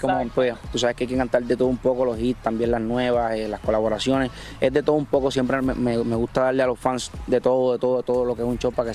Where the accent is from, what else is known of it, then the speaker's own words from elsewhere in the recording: New York, United States; Sabes que crecí ahí en New York, ahí salió el flow.